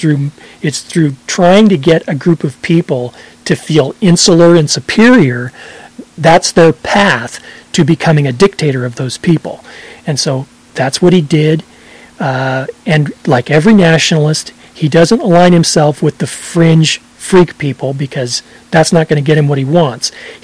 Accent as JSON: {"language": "English", "region": "Iowa", "country": "United States", "tie": "born or raised there", "said": "I've never been more discouraged and felt so bad about my home state, which everyone I'm sure knows I love so much, to know that so many Iowans, it was heartbreaking."}